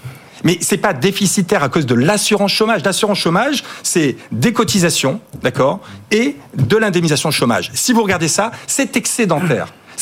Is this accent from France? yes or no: no; Canada; je suis canadien et américain